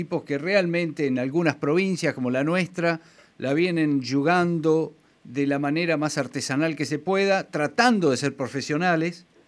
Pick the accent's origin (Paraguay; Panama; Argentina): Argentina; De nuestra identidad como argentinos